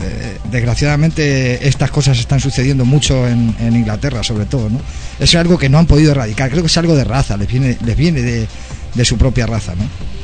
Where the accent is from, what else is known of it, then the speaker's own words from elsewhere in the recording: Spain; yo hablo ahora como europeo, como español